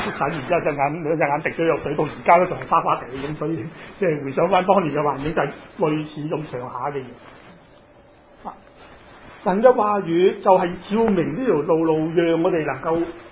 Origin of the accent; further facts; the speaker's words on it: Chaozhou, Guangdong, China; 我哋潮州人系咁噶，你知道我哋潮州人就咁样嘅，好高嘅楼顶一层屋